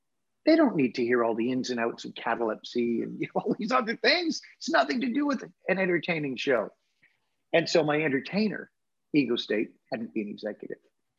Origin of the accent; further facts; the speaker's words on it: United Kingdom; even though I'm a British Presbyterian, he's like a Jewish comic.